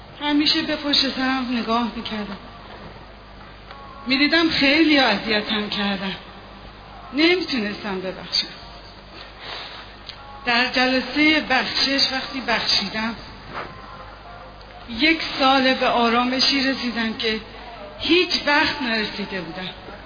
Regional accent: Mashhad, Razavi Khorasan, Iran; now in Isfahan, Iran; در شهر اصفهان تنها، خانواده دارم اما خودم مشهدی هستم، مال اینجا نیستم، غریبم اینجا.

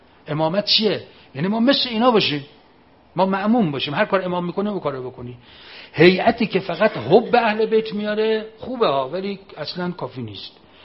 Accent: Mashhad, Razavi Khorasan, Iran; این خاکریز سمت راست ما بچه های تیپ جواد العمه علیه السلام بودن، مال شهر خودمون مشهد.

